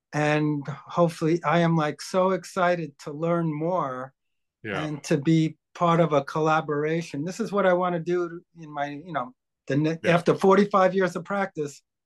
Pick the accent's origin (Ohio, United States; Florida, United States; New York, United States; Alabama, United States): New York, United States; New York City; I grew up in New York City. I went to a high school called Stuyvesant High School, which was a math and science high school.